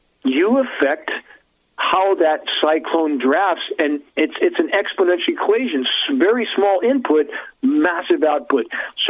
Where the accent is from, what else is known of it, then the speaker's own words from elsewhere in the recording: California, United States; I grew up in the Santa Ana Winds as well. I grew up at the very base of the Cajon Pass, and that's where they really funnel through.